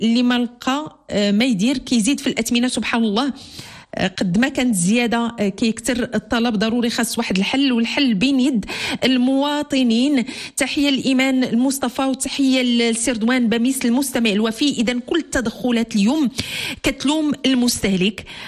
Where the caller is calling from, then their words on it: Casablanca, Casablanca-Settat, Morocco; من الدار البيضاء.